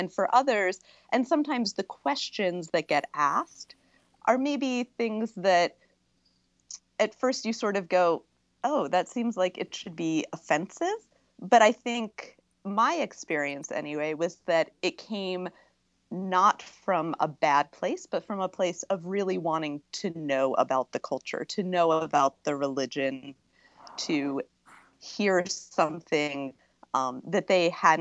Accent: Philadelphia, Pennsylvania, United States; I grew up in Philadelphia.

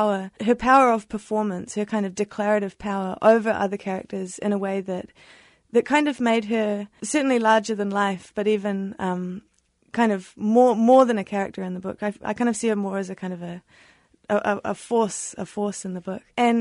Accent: New Zealand; there is a lot of kind of indicators in the book that I am from New Zealand.

